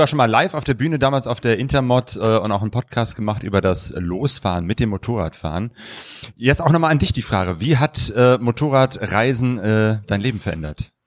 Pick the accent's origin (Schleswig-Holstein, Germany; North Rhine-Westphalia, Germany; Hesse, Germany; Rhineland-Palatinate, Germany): North Rhine-Westphalia, Germany; Essen; Ich komme ja aus Essen, dem Ruhrgebiet